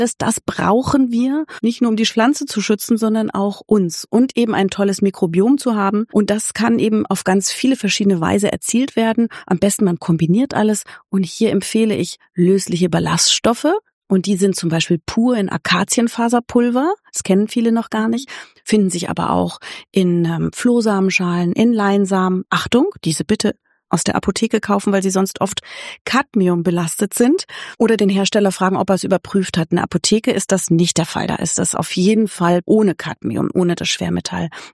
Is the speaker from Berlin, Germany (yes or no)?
yes; Berlin, Germany; ich komme aus Berlin jetzt